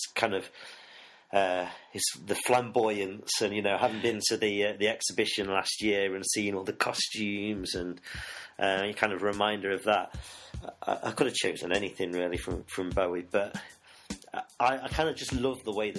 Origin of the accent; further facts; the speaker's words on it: Nottingham, East Midlands, United Kingdom; Yeah, I grew up in Nottingham.